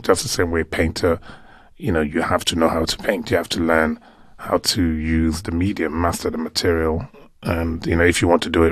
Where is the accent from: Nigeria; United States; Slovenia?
Nigeria; Lagos; born or raised there